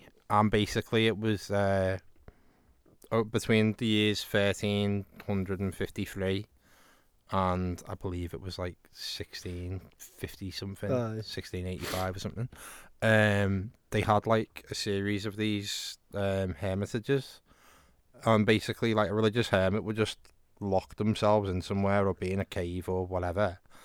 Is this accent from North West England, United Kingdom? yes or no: yes; Liverpool, North West England, United Kingdom; And they were like, oh, we're from Liverpool. And I was like, oh, no way. Me too.